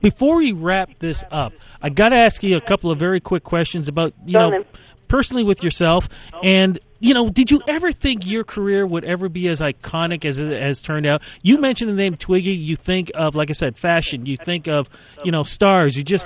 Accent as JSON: {"language": "English", "country": "Canada", "said": "As a Canadian, red and white, waving the big maple leaf"}